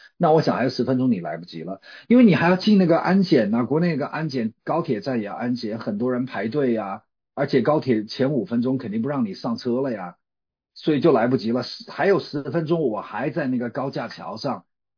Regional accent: Wuhan, Hubei, China; 武汉毕竟是我的老家嘛，那里有很多朋友和亲人

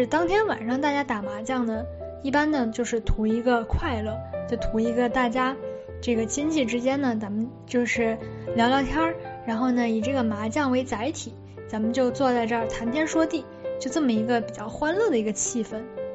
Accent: Yunnan-Guizhou Plateau, China; 但是在我们老家那个地方呢，因为我们老家它的这个空气质量呢还算是比较好，在这个云贵高原这一块嘛

